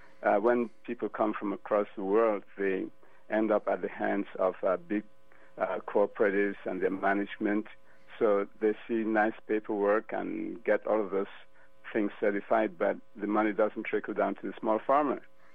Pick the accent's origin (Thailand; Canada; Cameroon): Cameroon; now in Atlanta, United States; Look, I'm a small farmer, even though I'm calling from Atlanta. I'm from Cameroon. I have a farm in Cameroon.